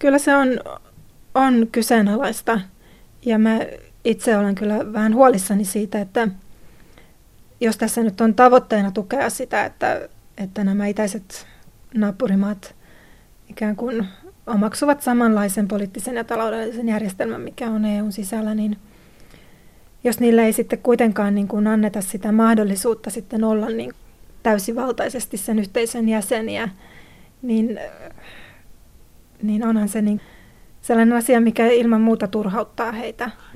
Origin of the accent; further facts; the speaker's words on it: Estonia; Kun mä olen itse Virosta kotoisin